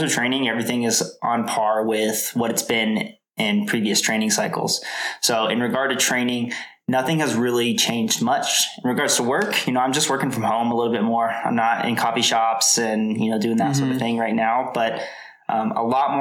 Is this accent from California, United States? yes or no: no; Denver, North Carolina, United States; also born or lived in Ithaca, New York; So I am from Ithaca, New York. I was born in Ithaca, New York. My parents were military, so we moved to North Carolina when I was very young.